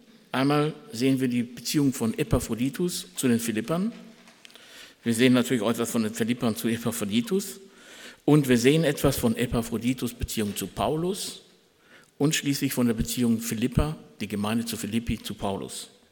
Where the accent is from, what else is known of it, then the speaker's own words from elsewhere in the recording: Schlangen, North Rhine-Westphalia, Germany; Ich bin aus Schlangen.